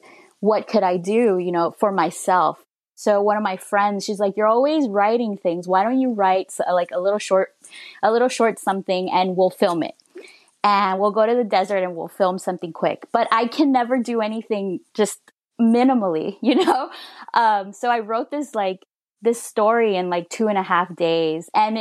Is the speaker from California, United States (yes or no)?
yes; Los Angeles, California, United States; because I'm from Los Angeles. And predominantly, it is like the Latino community that stands out the most is Mexican, right? But I didn't grow up in that part of the neighborhood. I grew up more towards Inglewood.